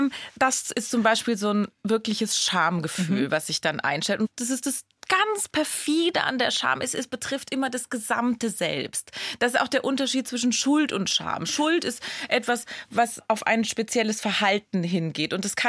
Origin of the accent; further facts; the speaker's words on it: Rhineland-Palatinate, Germany; Ich komme aus der Pfalz und ich konnte den Dialekt nicht.